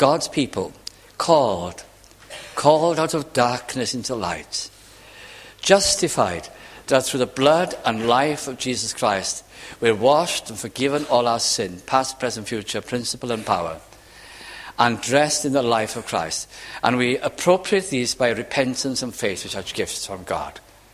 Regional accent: Wales, United Kingdom; because although I was from North Wales, my Welsh was Lancashire Welsh.

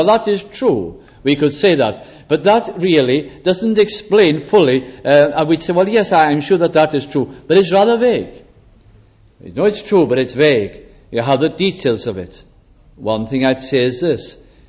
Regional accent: Wales, United Kingdom; speaking as a Welsh person regarding my own land.

